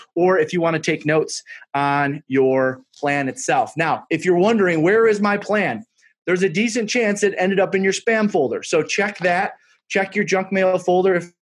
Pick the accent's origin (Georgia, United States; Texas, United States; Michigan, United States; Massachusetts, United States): Michigan, United States; Detroit; I'm actually from Detroit, Michigan.